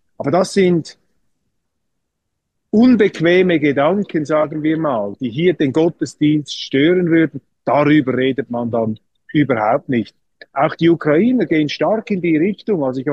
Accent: Switzerland; Also für mich ist natürlich als Schweizer immer auch das Thema EU von Interesse

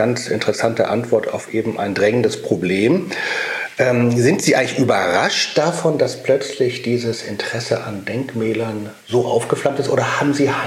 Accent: Hamburg, Germany

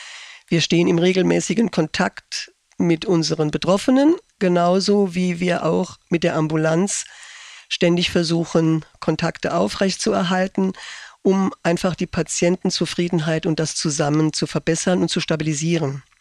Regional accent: Saarland, Germany; bei uns im Saarland

